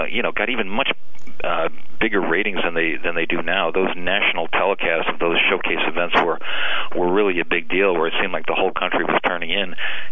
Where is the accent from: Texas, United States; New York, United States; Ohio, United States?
New York, United States; Long Island; Growing up, I was a kid from Long Island. I was a big New York Mets fan as a young kid in that era.